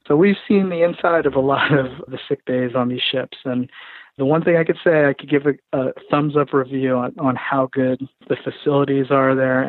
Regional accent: Philippines; I'm Filipino

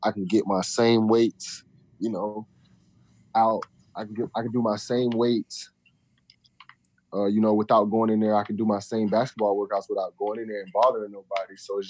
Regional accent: Lakeland, Florida, United States; I say Lakeland, Florida. I got so tired of saying Lakeland, Florida, and people saying like, where is that? I just started saying like Orlando.

